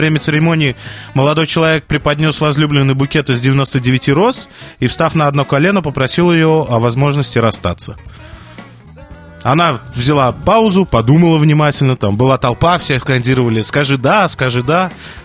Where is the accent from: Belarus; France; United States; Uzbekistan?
United States; Boston, Massachusetts; теперь не будут нас из Массачусетса так сильно подкалывать, потому что где не говоришь, ты откуда, я из Бостона.